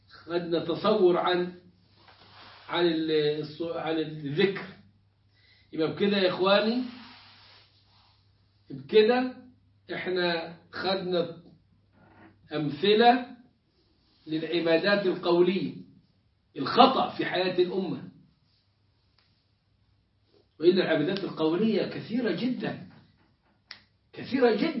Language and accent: Arabic; Egypt; كان عندنا في مصر سفير الامريكي، نفاجأ انه أنا كل شويه راح يحضر مولد، ده مولد البدوي، ده مولد الحسين.